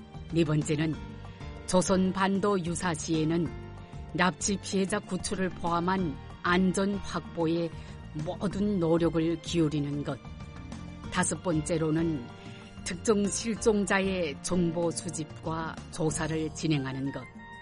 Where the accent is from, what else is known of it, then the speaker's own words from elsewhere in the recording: Shimonoseki, Yamaguchi, Japan; 사실 제 고향인 시모노세키시, 일본의 쪽에